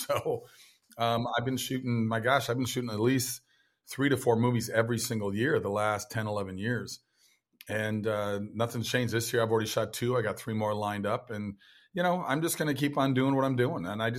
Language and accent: English; Minnesota, United States; Actually, I grew up in Minnesota.